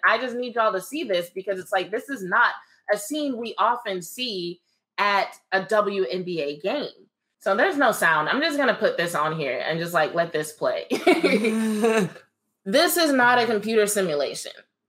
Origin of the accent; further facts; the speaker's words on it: Lake Charles, Louisiana, United States; I grew up in Lake Charles, Louisiana.